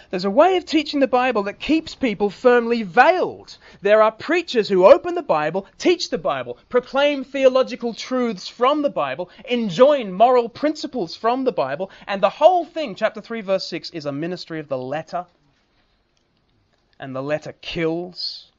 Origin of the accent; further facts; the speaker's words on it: England, United Kingdom; I can't make appeals. I'm English, for goodness sake.